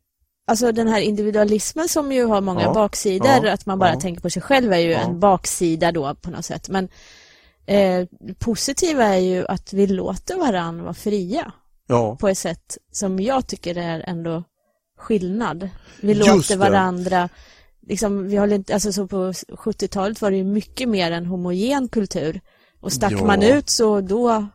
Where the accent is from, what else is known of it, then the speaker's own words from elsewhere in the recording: Sweden; Utom jag då, eftersom jag var från Sverige. Då kände jag mig ensam.